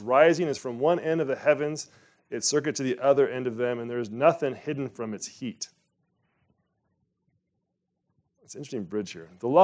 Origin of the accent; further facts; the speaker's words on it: United States; it was a law that, obviously, as an American, I wasn't quite aware of.